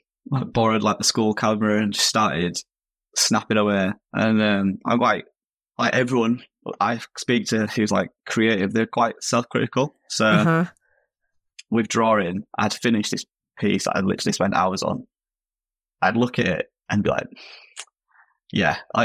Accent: Leeds, Yorkshire and the Humber, United Kingdom; Yeah, I'm 24. I'm from Leeds in the UK, which is like, if you don't know England, it's the city next to Manchester is probably the best way

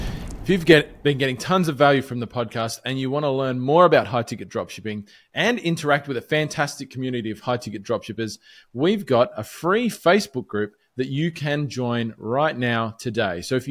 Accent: Australia; I'm obviously an Australian, but you're in the USA.

